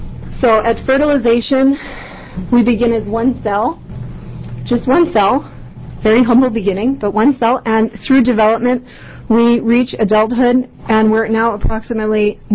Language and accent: English; Massachusetts, United States; also born or lived in Washington; I hail from Massachusetts, where I went through the public school system, graduated first in my class